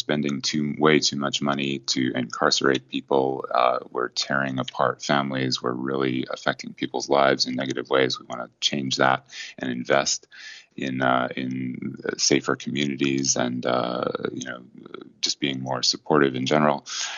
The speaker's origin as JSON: {"language": "English", "region": "Wisconsin", "country": "United States", "also_born_or_lived": "Boston, United States", "said": "I come from Wisconsin and worked here in the nonprofit world for a number of years."}